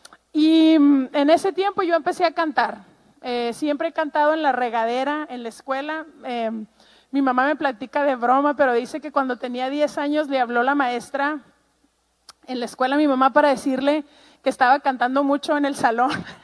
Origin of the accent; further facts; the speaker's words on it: Mexico; yo soy mexicana, los mexicanos somos poquito más seriecitos.